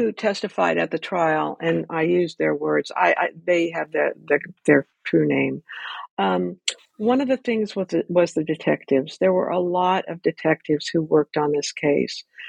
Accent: Ventura, California, United States; I grew up in Ventura, and somebody had brought up that case

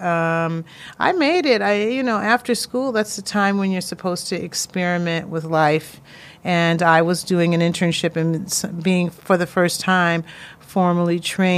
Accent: Springfield, Massachusetts, United States; I went back to my hometown, Springfield, Mass., and I did an internship at Stage West.

